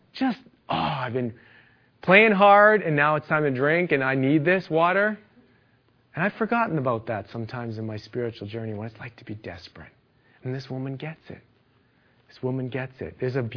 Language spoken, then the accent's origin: English; Glenlee, Manitoba, Canada; I grew up in Manitoba and it was cold in winter and I had an outdoor ice rink and we would skate whether it was minus 20 or minus 30 all Saturday. It was like hockey night in Glenlee, Manitoba.